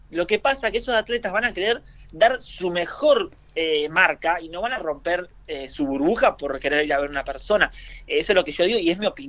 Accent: La Plata, Buenos Aires Province, Argentina; yo soy de La Plata.

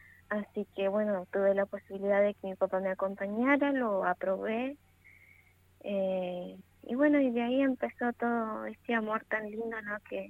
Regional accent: Los Menucos, Río Negro, Argentina; No, soy del pueblo, pero bueno, particularmente no me encuentro viviendo más que nada en el paraje del campo de mi papá, que está en Ancayapao, en el departamento del Cuy.

